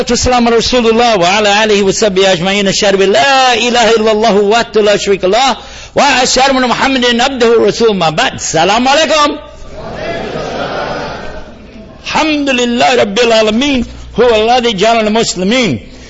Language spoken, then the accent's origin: English; San Antonio, Texas, United States; I'm from San Antonio. We got the balance over there.